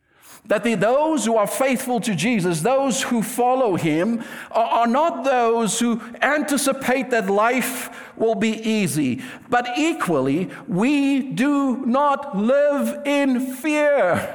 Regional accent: South Africa; Let me tell you a little bit of what I've learned from growing up in South Africa.

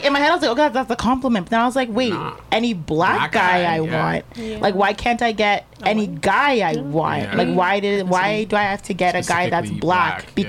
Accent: Nova Scotia, Canada; I'm Canadian. Full Nova Canadian. Scotia.

